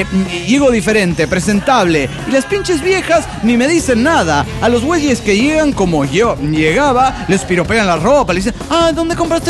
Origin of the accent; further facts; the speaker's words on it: Mexico City, Mexico; del DF mexicano.